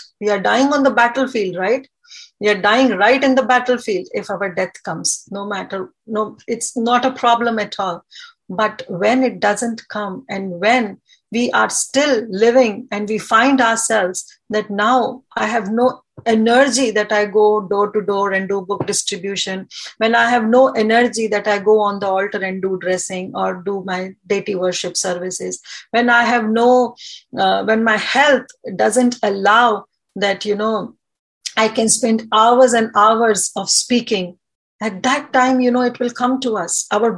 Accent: Delhi, India; I'm also from Delhi.

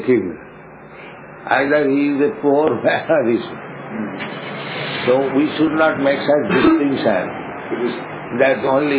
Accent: India; English is a second language; moved away as an adult; now in United States; I came from India alone. Now I have got so many followers.

